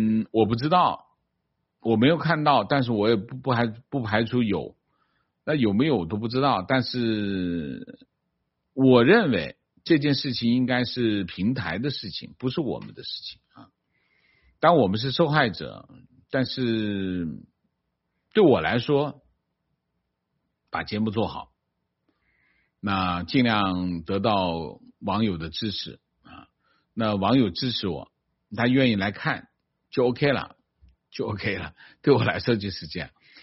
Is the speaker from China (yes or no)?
yes; Guangdong, China; accent: Cantonese; 我们广东话叫牙忍